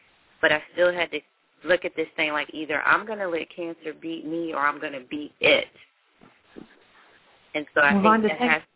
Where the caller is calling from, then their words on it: Washington, District of Columbia, United States; I'm calling from Washington, D.C.